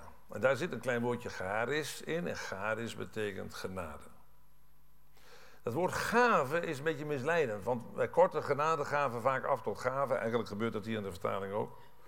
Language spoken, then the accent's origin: Dutch; Netherlands; ik ben een Hollander en half Hollands en half Gelders. Dat zei ik gisteravond geloof ik al, hè. Maar Saksen, ik ben dus voor de helft een Saks